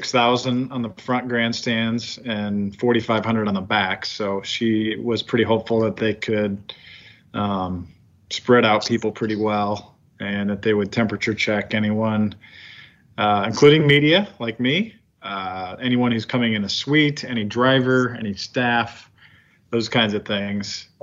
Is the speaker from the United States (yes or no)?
yes; Iowa City, Iowa, United States; I'm from Iowa City, but I live, you know, a little bit west of Des Moines here